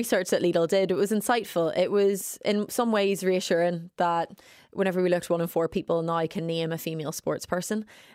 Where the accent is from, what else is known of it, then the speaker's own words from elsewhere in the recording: Ireland; I think whenever we talk about female role models, I think as Irish people, we're very lucky.